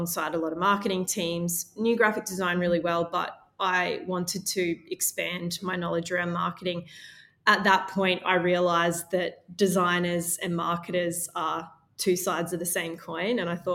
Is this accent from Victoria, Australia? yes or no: no; Mission Beach, Queensland, Australia; also born or lived in Moranbah; So I'm actually from North Queensland. I was born in a little place called Moranbah. It's a tiny little mining town. And then I grew up in Mission Beach, which is a beautiful place. It's up near Cairns.